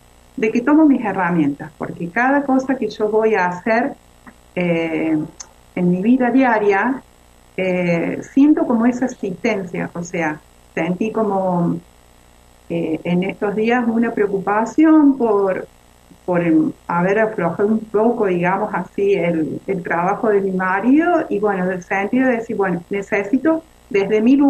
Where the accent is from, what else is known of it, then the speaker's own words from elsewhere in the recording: Río Tercero, Córdoba, Argentina; soy de Río Tercero, provincia de Córdoba.